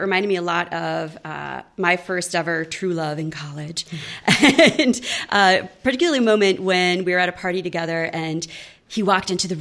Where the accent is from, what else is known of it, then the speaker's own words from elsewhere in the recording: Midwest, United States; I'm from the Midwest, and you're always like, bring the goulash.